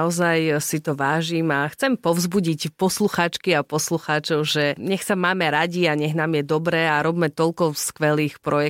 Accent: Humenné, Prešov Region, Slovakia; Ja som spokojná, že som z Humenného. Mám tam skvelú rodinu, aj kamarátov.

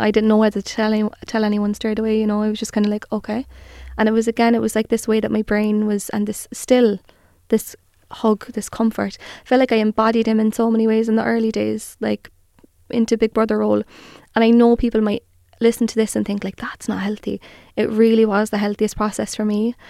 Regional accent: Cork, Munster, Ireland; we grew up in Mayfield, like the second most disadvantaged area in Cork.

